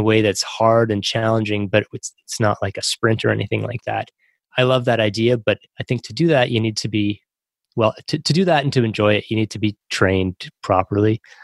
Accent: Canada; growing up in Canada, I guess it's always been part of my sort of, you know, national psyche.

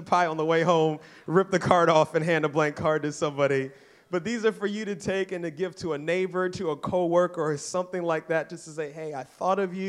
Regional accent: Columbia, Maryland, United States; No, I was actually born and raised in Columbia, and I still hate snow.

